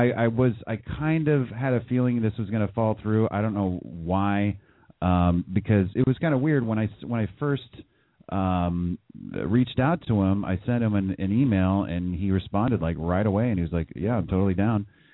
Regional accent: California, United States; Yeah, I grew up in the Bay Area.

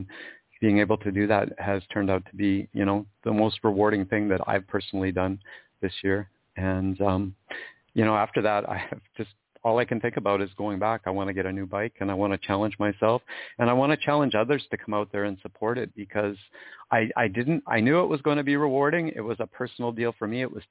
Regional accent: Chilliwack, British Columbia, Canada; I mean, I'm a farm boy. I grew up in Chilliwack in the Fraser Valley

